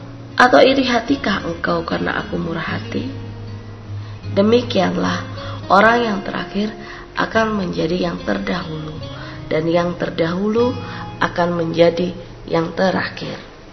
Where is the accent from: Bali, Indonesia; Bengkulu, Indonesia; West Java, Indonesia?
Bali, Indonesia; Denpasar; Kami dari Denpasar, Bali.